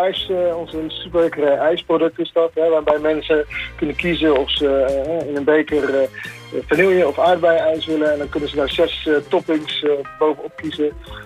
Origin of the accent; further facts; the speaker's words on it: The Hague, South Holland, Netherlands; Als Hagenees kon ik me dat niet voorstellen.